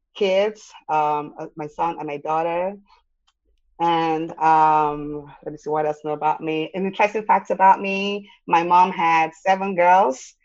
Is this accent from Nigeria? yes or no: yes; Nigeria; when I was a kid growing up in Nigeria